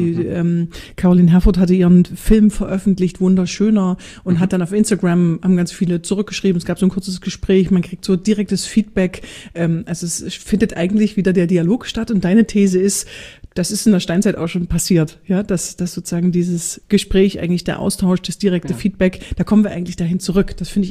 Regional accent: Germany; Jetzt bist du Schweizer und ich bin Deutsche.

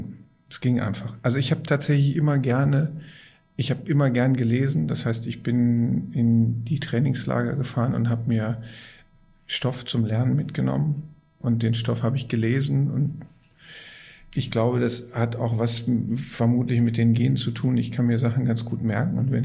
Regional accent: Gelsenkirchen, North Rhine-Westphalia, Germany; ich komme aus Gelsenkirchen

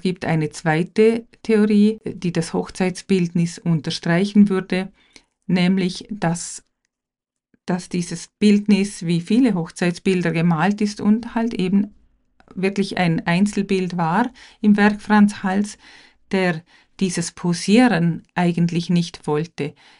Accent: Liechtenstein; ich als Liechtensteiner Kunsthistorikerin bedauere natürlich, dass es nicht mehr in Liechtenstein ist

